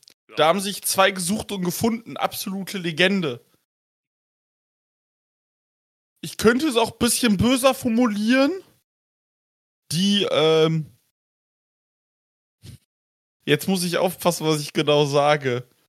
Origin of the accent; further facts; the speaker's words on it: Canada; komme ich auch aus Kanada.